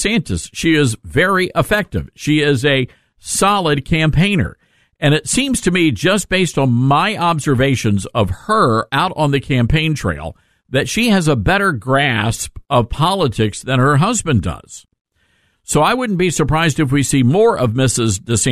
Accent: Tennessee, United States; So there was a poll conducted here in my home state of Tennessee, the Volunteer State

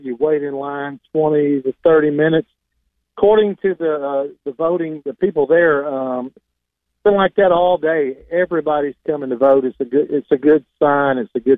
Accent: Georgia, United States; now in White County, United States; We've been here for 6 years now. We came from Harris County, which is the Columbus, Georgia area, in that area, but and they're basically the same.

